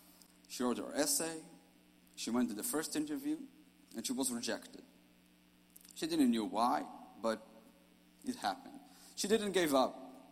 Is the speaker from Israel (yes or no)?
yes; Israel; Growing up in Israel was pretty great.